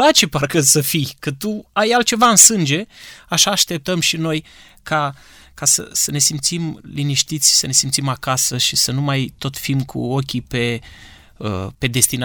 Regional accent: Romania; Tu ești român, să zicem, eu sunt român.

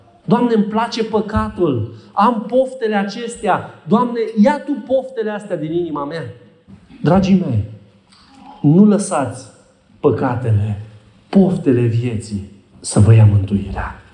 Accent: Bucharest, Romania; am crescut în București, am făcut școala acolo, am făcut facultatea, cunosc părți din București.

